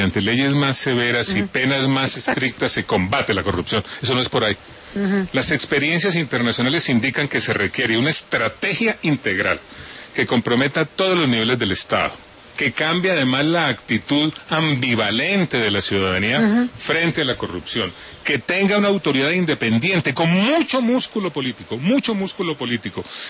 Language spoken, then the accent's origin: Spanish; Colombia; como un colombiano de bien